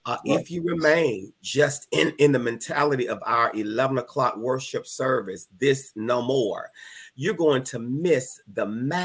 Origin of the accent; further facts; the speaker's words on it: Pensacola, Florida, United States; also born or lived in New Jersey; from Antioch Baptist Church here in Pensacola, Florida. Okay. I grew up actually at the church. We moved from New Jersey in 1972.